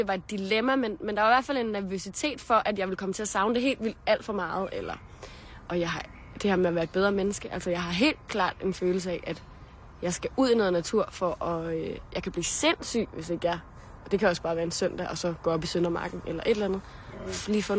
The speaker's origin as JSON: {"language": "Danish", "region": "Capital Region of Denmark", "country": "Denmark", "said": "Men jeg kommer ikke fra landet, jeg kommer op fra Nordsjælland. Fra tæt på noget vand og tæt på noget skov og nogle marker."}